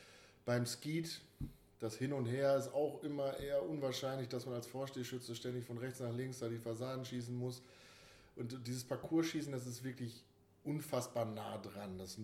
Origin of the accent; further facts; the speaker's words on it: Lindern, Lower Saxony, Germany; Ich war ja so ein Randgebiet als gebürtiger Kloppenburger in der wunderschönen Gemeinde Lindern, kleinste eigenständige Gemeinde im Landkreis.